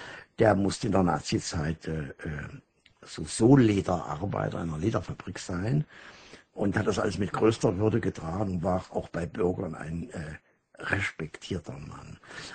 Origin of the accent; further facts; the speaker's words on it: Eschwege, Hesse, Germany; Ich stamme aus Eschwege, 50 Kilometer östlich Kassel, westlich Eisenach, südlich Göttingen. Mein Vater hatte seine Schuhfabrik in meinem Geburtsjahr 1931 aufgeben müssen